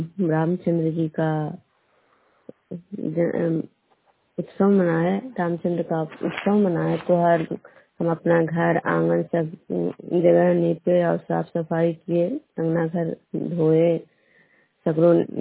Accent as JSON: {"language": "Hindi", "town": "Khujra", "region": "Bihar", "country": "India", "said": "मैं बिश्नपुर ग्राम खुजरा पंचायत नालंदा जिला नालंदा प्रखंड की निवासी हूँ।"}